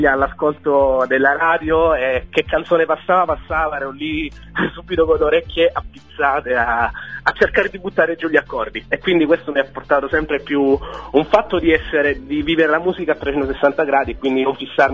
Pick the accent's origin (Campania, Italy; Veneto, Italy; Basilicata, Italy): Campania, Italy; Atena Lucana; sono di Atena Lucana.